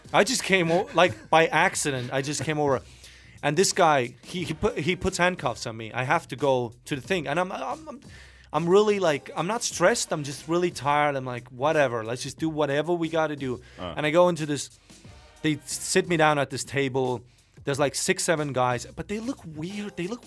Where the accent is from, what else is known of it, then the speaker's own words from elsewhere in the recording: Estonia; dude, I'm from Estonia. I don't know nothing, okay?